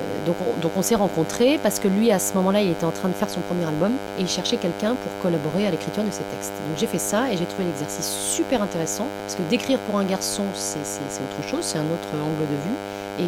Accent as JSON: {"language": "French", "town": "Quimper", "region": "Brittany", "country": "France", "tie": "born there", "also_born_or_lived": "Vannes", "said": "j'ai vécu à Vannes en fait pendant longtemps. Je suis née à Quimper, j'ai toute ma famille à Brest et j'ai vécu à Vannes longtemps."}